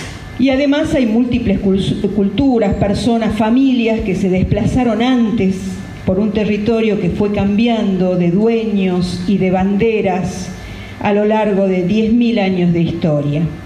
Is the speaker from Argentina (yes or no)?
yes; Jujuy, Argentina; born there; Donde yo nací, en la provincia de Jujuy, hace años se libraron las batallas por la independencia.